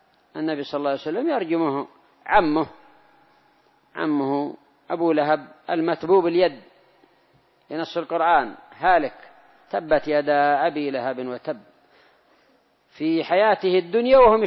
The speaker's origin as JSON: {"language": "Arabic", "country": "Yemen", "said": "وفي هذه الآونة كثر الكذابون المدعون للمهدوية عندنا في اليمن"}